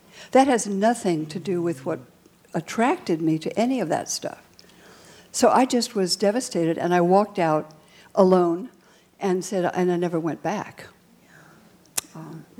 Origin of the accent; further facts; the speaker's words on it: California, United States; I mean, growing up in California, it's pretty provincial, so all I knew was the Martha Graham school.